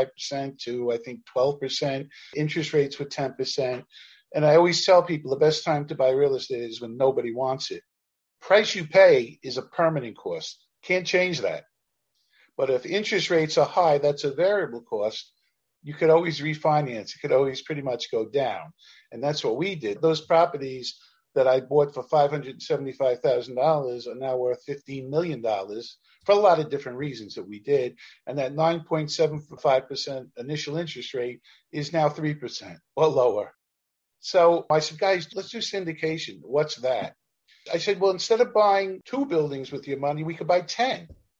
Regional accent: Brooklyn, New York, United States; I was a kid from Canarsie, Brooklyn. Came from a very poor family, dysfunctional family.

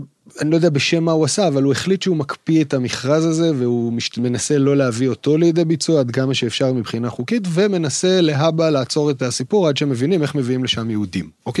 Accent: Kfar Vradim, Northern District, Israel; נולדתי בגליל, בין הגליל גדלתי בגליל

